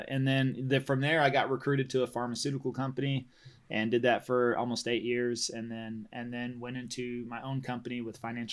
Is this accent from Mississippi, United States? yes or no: no; Stephenville, Texas, United States; I grew up in Stephenville, Texas, about 2 hours south of Dallas.